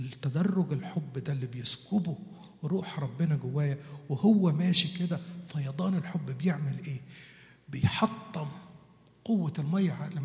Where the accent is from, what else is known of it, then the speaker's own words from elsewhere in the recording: Asyut, Asyut Governorate, Egypt; أنا أصلي من أسيوط، وإحنا في أسيوط كانت كل دراستنا من الكتب بتاعة أبونا متى.